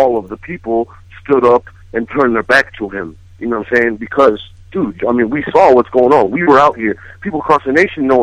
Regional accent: United States; I am American. I have a right to do this.

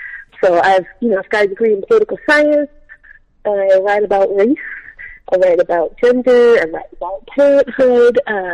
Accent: Seattle, Washington, United States; So I was raised in Seattle, which is, if you guys don't know this, it's one of the whitest major cities in the country

